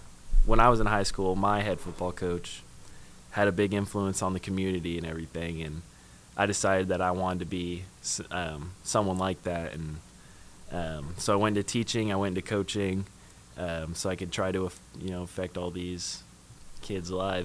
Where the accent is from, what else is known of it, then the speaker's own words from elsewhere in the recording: Kansas City, United States; Yeah, I'm from Kansas City, but I got a little bit closer.